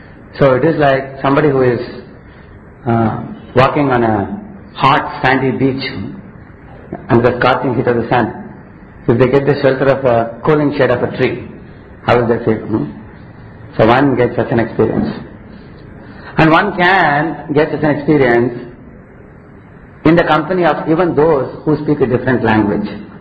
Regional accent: Tamil Nadu, India; Because I come from a different state, I come from Tamil Nadu.

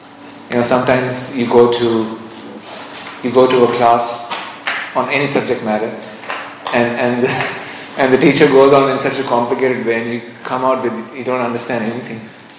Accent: India; because I'm from India

